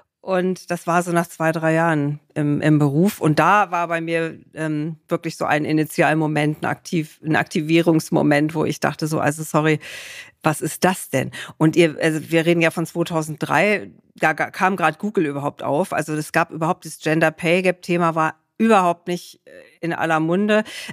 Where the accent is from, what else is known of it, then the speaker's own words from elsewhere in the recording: Hanover, Lower Saxony, Germany; Ich bin aus Hannover